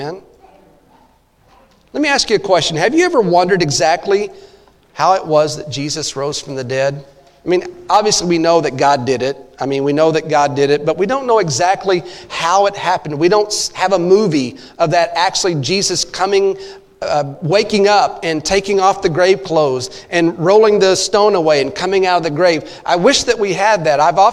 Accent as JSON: {"language": "English", "town": "Glen Rose", "region": "Texas", "country": "United States", "tie": "born or raised there", "said": "when I'm down in Texas, when I go to my hometown of Glen Rose"}